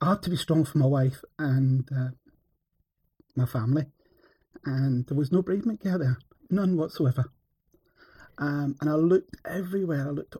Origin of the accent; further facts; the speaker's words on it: Scotland, United Kingdom; now in England; being Scottish and brought up in the Scottish church, as a Protestant, I got married in a Christian church in England